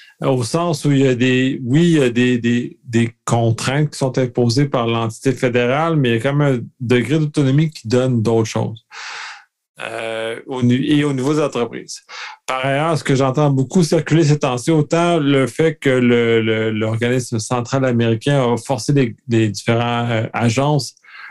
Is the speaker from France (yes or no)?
no; Quebec, Canada; ça va être fierté en tant que Québécois, en tant que Canadien.